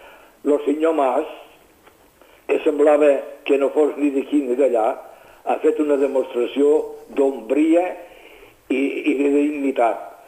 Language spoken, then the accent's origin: Catalan; Catalonia, Spain; per almenys ha demostrat que som catalans